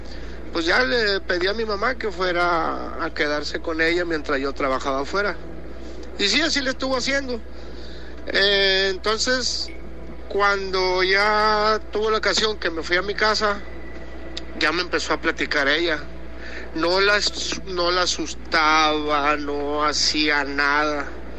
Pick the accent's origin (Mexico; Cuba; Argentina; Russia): Mexico; Culiacán, Sinaloa; soy de Culiacán.